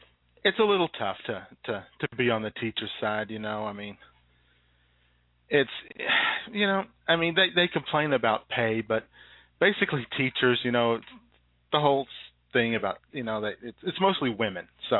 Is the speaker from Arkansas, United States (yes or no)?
yes; Arkansas, United States; I'm from Arkansas.